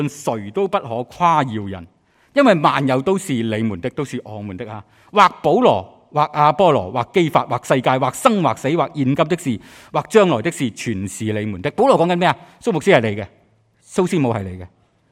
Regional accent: China; 我们中国人好不会叫第二个人做阿爸的嘛

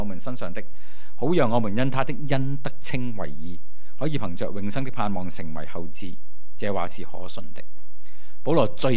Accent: Shunde, Guangdong, China; 我小时候住在顺德的时候，同埋几个亲戚撑一堆好大嘅禾秆草

